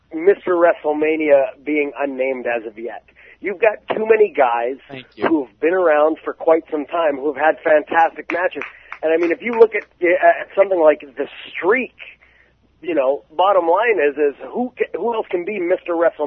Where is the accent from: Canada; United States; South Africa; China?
Canada; Calgary, Alberta; I was a Stampede guy. I grew up in Calgary, and all I watched was Stampede Wrestling.